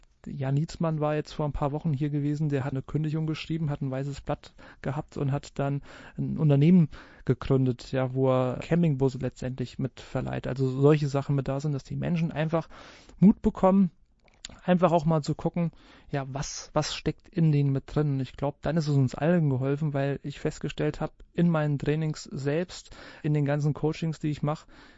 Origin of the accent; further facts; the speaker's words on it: Hesse, Germany; born there; weil ich komme ja gebürtig aus dem Vogelsberg.